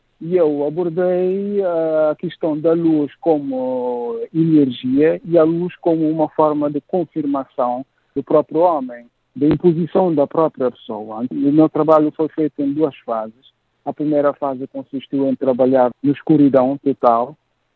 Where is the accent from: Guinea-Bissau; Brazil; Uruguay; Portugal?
Guinea-Bissau; como guineense que sou, esse problema ainda é patente na minha terra.